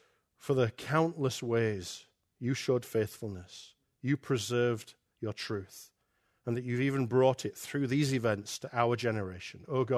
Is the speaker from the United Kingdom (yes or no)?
yes; England, United Kingdom; Is it because I'm English and not Scottish, like some other speakers here?